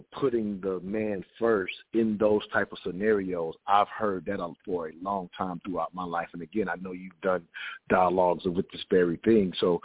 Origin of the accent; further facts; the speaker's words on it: the South, United States; growing up in the South, and I would hear this from time to time